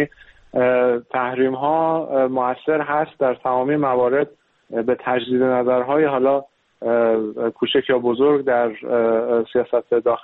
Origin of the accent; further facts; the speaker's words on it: Iran; من میتونم بگم به عنوان یک ایرانی تأسف‌باری هست